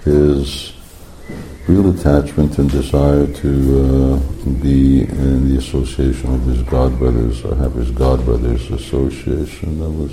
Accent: Montreal, Quebec, Canada; also born or lived in Hungary; of course I'm from Hungary, but I grew up in Montreal, which is on the other side of the country

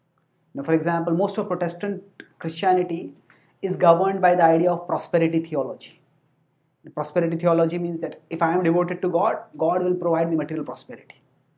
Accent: India; born there; I was born in the Indian Brahmin family.

